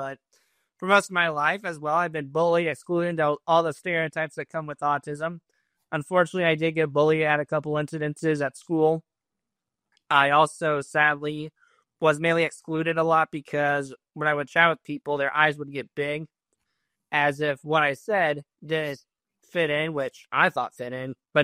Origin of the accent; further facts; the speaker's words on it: Indiana, United States; Indiana, southern central-ish.